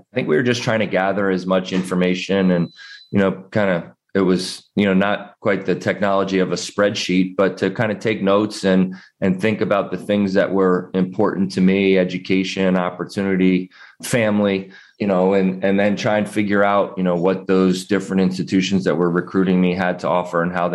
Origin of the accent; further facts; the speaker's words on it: New Jersey, United States; Oh, man, I grew up in the New Jersey side of Philadelphia.